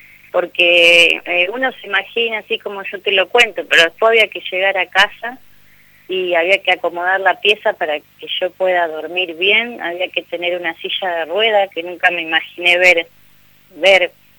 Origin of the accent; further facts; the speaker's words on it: Gálvez, Santa Fe, Argentina; now in Rosario, Argentina; Yo soy de Galvez, pero hace un montón vivo acá en Rosario.